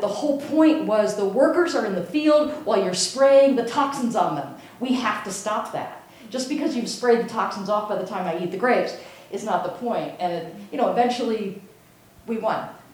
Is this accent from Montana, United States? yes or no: no; California, United States; And, you know, I'm from California, so this was a huge deal there.